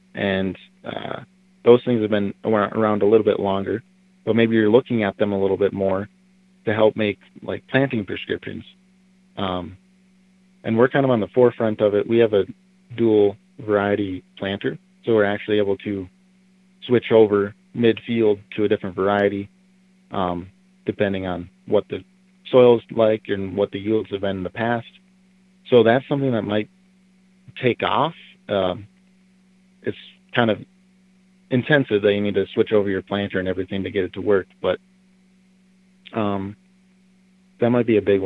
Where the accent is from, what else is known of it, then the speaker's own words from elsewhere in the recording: Bass, South Dakota, United States; I was born and raised in Bass, South Dakota, on our family farm, growing corn and soybeans primarily.